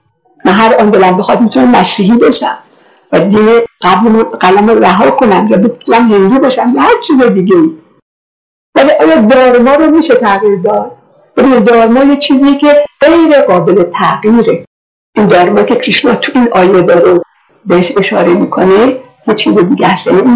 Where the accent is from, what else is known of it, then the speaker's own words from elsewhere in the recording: Iran; born there; من در این خاک ایران به دنیا آمدم، یعنی تمام این عناصر بدن مادی من از خاک ایران منتج شده،